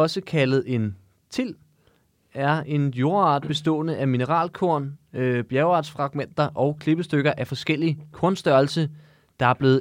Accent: Ecuador; Jeg er fra Ecuador.

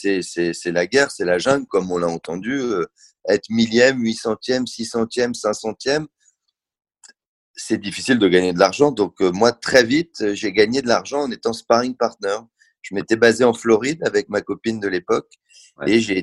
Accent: Paris, Île-de-France, France; born there; Enfin, je suis né à Paris.

